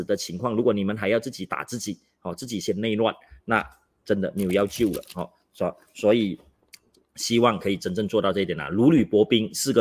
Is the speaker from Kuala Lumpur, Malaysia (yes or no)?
no; Johor, Malaysia; 他去到柔佛丹庸 BI 我的家乡助选的时候